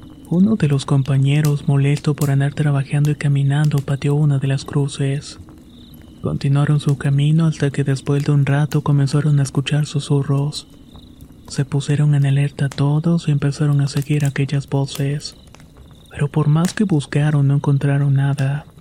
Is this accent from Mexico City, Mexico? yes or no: no; Hidalgo, Mexico; Soy de un pueblo de la Sierra Alta de Hidalgo.